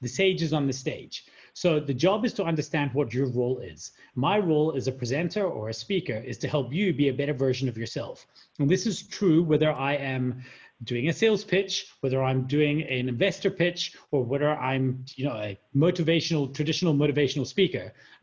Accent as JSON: {"language": "English", "region": "Scotland", "country": "United Kingdom", "lives_now": "South Africa", "said": "Now, I'm from Scotland, but live in South Africa."}